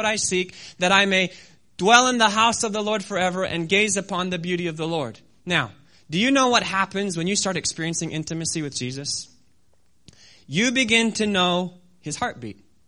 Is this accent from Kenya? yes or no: yes; Kenya; I remember as a kid when we were growing up in Kenya